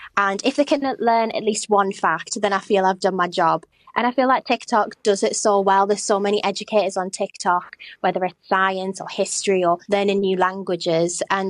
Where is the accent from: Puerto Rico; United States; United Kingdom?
United Kingdom; North East England; accent: Northeast; I think a lot of the pull, especially for America, is my accent. They've not heard a Northeast accent really.